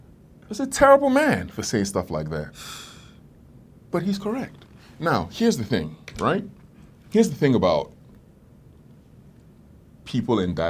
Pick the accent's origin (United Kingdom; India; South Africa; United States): United Kingdom; London; born there; I was born in London.